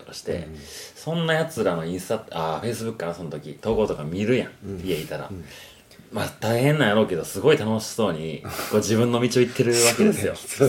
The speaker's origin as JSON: {"language": "Japanese", "region": "Osaka", "country": "Japan", "tie": "born or raised there", "said": "僕大阪で育って東京で仕事しただけで日本のことは全く知らないと思ったよ。"}